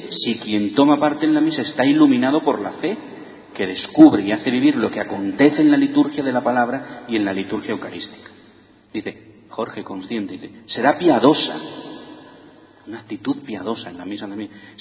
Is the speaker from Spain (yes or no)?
yes; Spain; como los españoles somos tan machos, no nos podemos besar entre los hombres